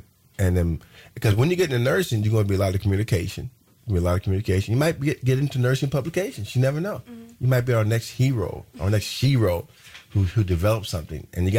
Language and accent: English; Terre Haute, Indiana, United States; I mean, my hometown Terre Haute, they had five high schools. I went through four of them.